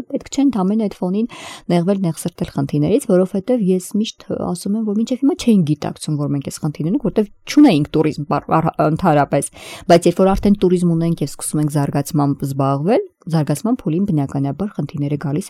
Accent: Gyumri, Shirak, Armenia; դա ինձ համար թե որպես գյումրեցի եւ թե զբոսաշրջությամբ զբաղվող մարդ

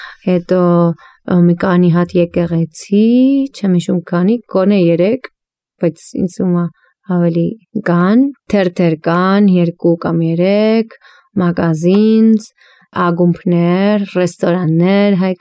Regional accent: Buenos Aires, Argentina; now in Armenia; ես ծնվել եմ Բուենոս Այրեսում, Արգենտինա, Արգենտինայի մայրաքաղաքն է, այնտեղ կացի հայկական դպրոց ու միշտ հայ համայնքի մեջ եմ եղել

